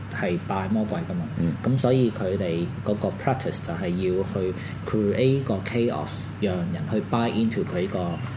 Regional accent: United States; 即係雖然我係美國人啦，但係即係一個美國人，你用緊全球可能八個人嘅 resource

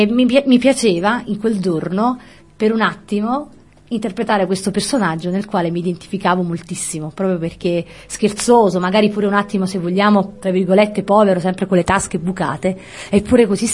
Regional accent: Campania, Italy; accent: Campanian; Come sapete io sono campana, questo sarà chiaro ed evidente anche dal mio sottile accento.

